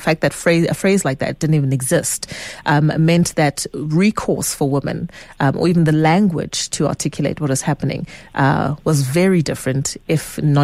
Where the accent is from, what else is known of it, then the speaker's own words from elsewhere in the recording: South Africa; whilst we are incredibly frustrated as South African citizens, as women living in South Africa